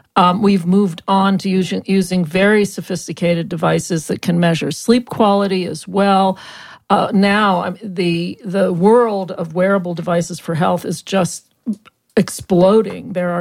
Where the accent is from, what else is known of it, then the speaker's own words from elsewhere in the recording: Montreal, Quebec, Canada; now in United States; I was a big city East Coast girl. I grew up in Montreal. I knew snow.